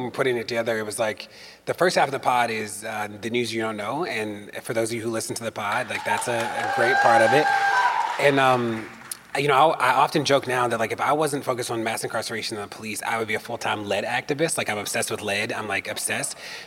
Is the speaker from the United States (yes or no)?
yes; Maryland, United States; In Maryland, my home state, there's a law that says that you can file an anonymous complaint against an officer for everything except brutality.